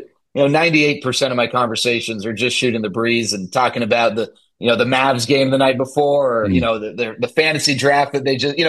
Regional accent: Dallas, Texas, United States; when I was a young Rangers fan growing up in Dallas, I used to love all the little tidbits, right?

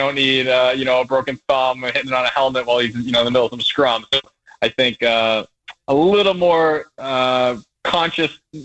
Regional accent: Massachusetts, United States; No, I'm from Massachusetts. So I'll go with that.

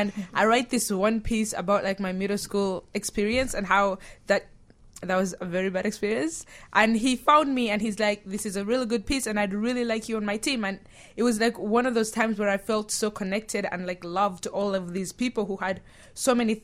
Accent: Uganda; now in Chicago, United States

